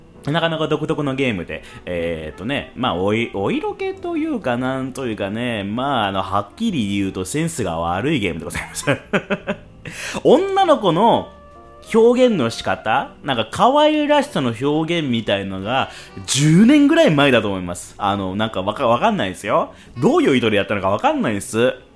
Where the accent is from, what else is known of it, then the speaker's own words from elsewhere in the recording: Fukuoka, Japan; 僕の故郷は、九州は福岡でございます。福岡市の、まあ、れっきとした博多っ子でございます。なんかその雰囲気を感じてらっしゃるかどうか分かりませんが、まあ博多生まれで